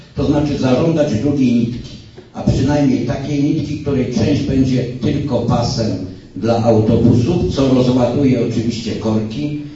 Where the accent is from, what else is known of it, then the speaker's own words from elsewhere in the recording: Galicia, Poland; jak u mnie na wsi kiedyś w dzieciństwie w Galicji